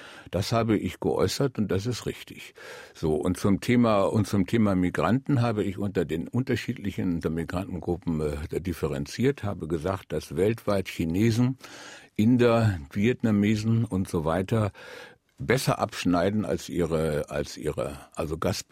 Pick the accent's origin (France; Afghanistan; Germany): Germany; Recklinghausen, North Rhine-Westphalia; Ach, ich komme aus Recklinghausen.